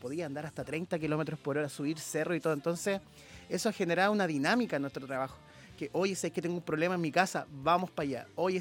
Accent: Santiago, Santiago Metropolitan, Chile; now in Viña del Mar, Chile; yo soy de Santiago oriundo, llevo 4 años acá

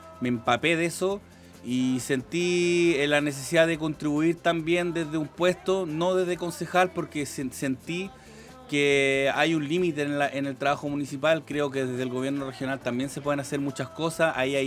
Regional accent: Villa Alemana, Valparaíso, Chile; also born or lived in Quilpué; yo me considero un ciudadano de esta región porque nací en Quilpué, viví mi adolescencia en Villa Alemana, estudié en Viña del Mar, acá cerquita en la Escuela de Sociología

